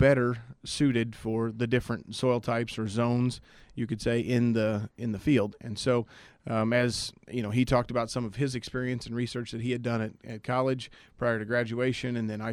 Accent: Nokomis, Illinois, United States; You know, I grew up originally in Nokomis, and we still farm between north of Nokomis and down here near Hillsboro.

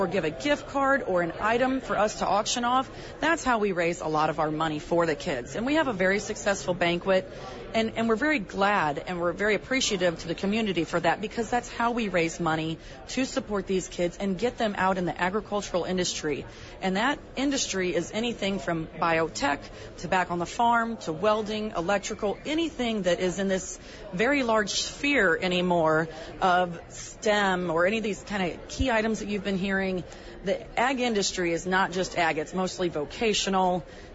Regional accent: Dorchester, Illinois, United States; I was raised in the Dorchester area, and we now farm kind of between Dorchester and south of Carlinville.

